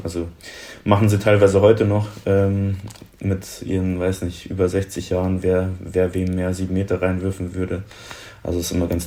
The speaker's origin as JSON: {"language": "German", "town": "Munich", "region": "Bavaria", "country": "Germany", "said": "sehe ich mich schon eher auf jeden Fall als Münchner, als Bayer, auch wenn man es jetzt nicht direkt hört."}